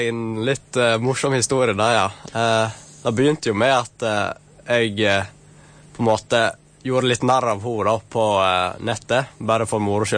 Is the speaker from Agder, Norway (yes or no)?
no; Vestland, Norway; accent: Sogn dialect; Det er nok klart at det er ikke alle kanskje som skjønner dialekten min, men jeg tror det er for det meste positivt. Det virker så mange synes at sognadialekten er blant de fineste, faktisk.